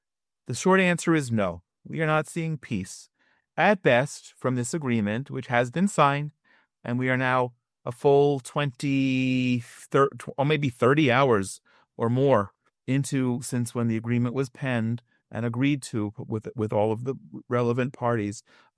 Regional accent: Princeton, New Jersey, United States; I grew up in Princeton, New Jersey.

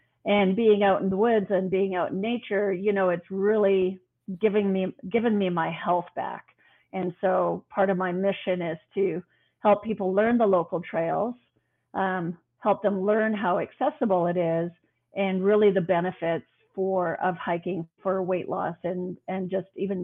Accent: Canada; moved away as an adult; now in United States; We're originally from Canada. We've been in Texas for just about 18 years now.

